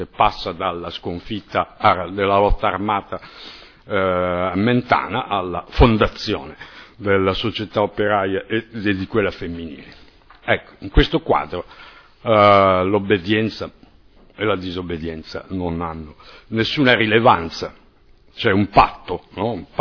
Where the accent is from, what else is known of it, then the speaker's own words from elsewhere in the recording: Piedmont, Italy; io sono piemontese, insomma